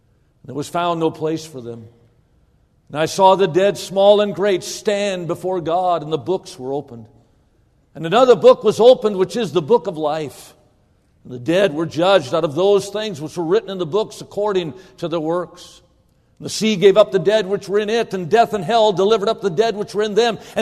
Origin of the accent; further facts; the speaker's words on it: Midwest, United States; Now, I was raised in the Midwest. I've shoveled snow to get to my car, but I've never shoveled snow out of my car.